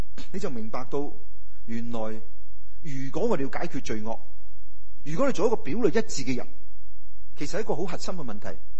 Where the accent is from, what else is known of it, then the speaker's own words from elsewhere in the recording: China; 这个对我们中国人来说应该不陌生了，中国人里面有一些叫卖妹仔